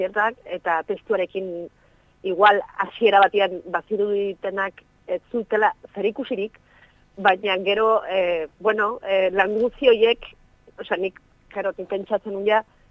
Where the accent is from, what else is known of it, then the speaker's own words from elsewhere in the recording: Basque Country, Spain; nik gipuzkoarra naiz